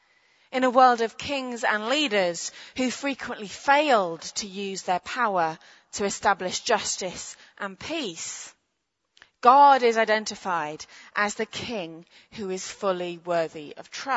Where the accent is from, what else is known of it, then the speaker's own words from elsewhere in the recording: United Kingdom; So for me, as a Brit, it makes me think of Yorkshiremen with border collies and flat caps out on the rolling fields of the English countryside.